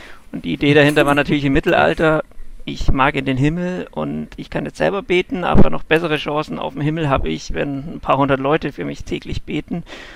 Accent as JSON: {"language": "German", "town": "Augsburg", "region": "Bavaria", "country": "Germany", "said": "Ich komme aus Augsburg und lebe da auch."}